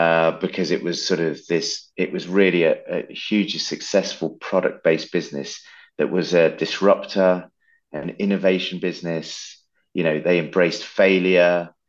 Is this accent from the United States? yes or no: no; Birmingham, West Midlands, United Kingdom; also born or lived in Lancashire; Yeah, so I was born in Birmingham, and mum and dad still live there. And I went to school around Birmingham initially, and then I ended up in a school up in Lancashire.